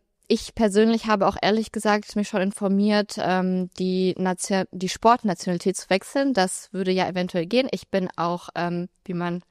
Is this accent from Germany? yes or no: no; Russia; reite ich auch für Russland, musste bei der FN eine Gastlizenz anmelden, quasi die Erlaubnis von meinem Heimatland und kann international und national für Russland starten.